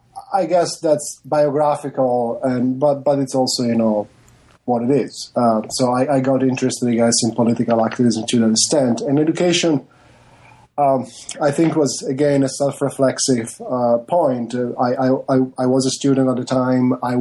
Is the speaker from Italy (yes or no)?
yes; Venice, Veneto, Italy; I come from Venice, Italy.